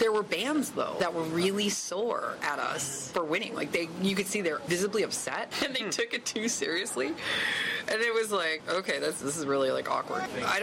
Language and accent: English; Windsor, Ontario, Canada; now in Vancouver, Canada; I would listen to Detroit radio because I'm from Windsor